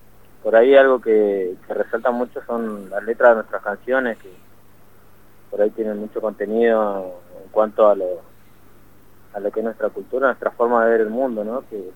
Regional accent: Neuquén, Argentina; Pero también somos acá de Neuquén, somos neuquinos

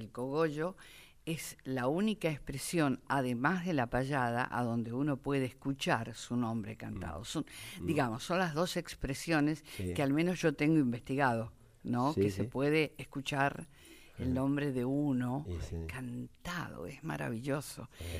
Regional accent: San José de Guaymallén, Mendoza, Argentina; del barrio donde yo crecí, en Guaymallén. En Guaymallén, en San José de Guaymallén, en Mendoza.

